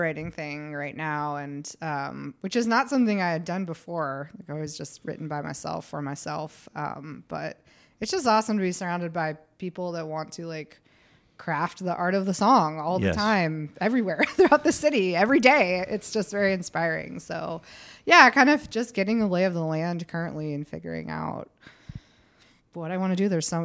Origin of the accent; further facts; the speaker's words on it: Kansas, United States; moved away as an adult; also born or lived in Los Angeles; I'm from Kansas, and I lived in Los Angeles for a long time playing country music out there